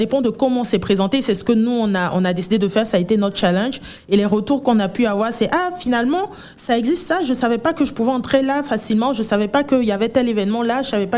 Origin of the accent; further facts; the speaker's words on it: Côte d’Ivoire; Alors, je suis ivoirienne, Adukru Baoulé Gouro